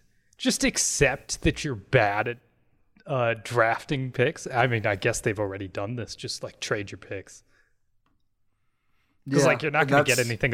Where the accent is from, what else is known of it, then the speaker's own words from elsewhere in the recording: Port Washington, Wisconsin, United States; See, I'm from, I grew up in Port Washington, Wisconsin, if any of you know where that is.